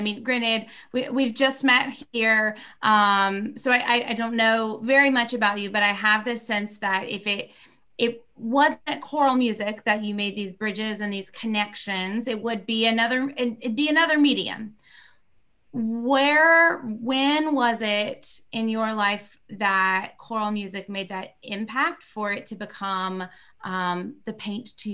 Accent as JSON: {"language": "English", "region": "the South", "country": "United States", "said": "That's what I was thinking, but you know, I'm a Southerner. All those Midwest states just kind of run together, but fair enough."}